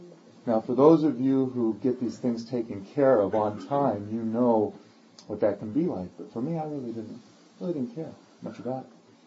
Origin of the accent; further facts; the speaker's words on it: Glendale, California, United States; I grew up in Glendale.